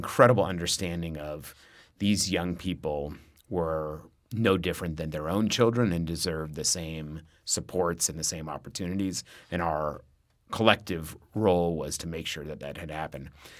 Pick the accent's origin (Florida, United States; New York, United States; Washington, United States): Washington, United States; Seattle; I think certainly when I was growing up in Seattle, you saw examples of homelessness